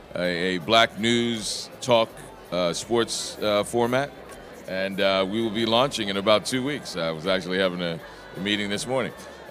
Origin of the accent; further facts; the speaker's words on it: New Orleans, Louisiana, United States; I got into it because of Katrina, which destroyed my hometown of New Orleans.